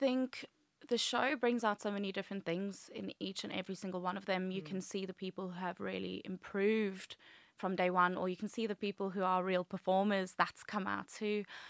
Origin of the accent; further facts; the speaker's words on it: South Africa; growing up in South Africa, you know, I was brought up on a farm at home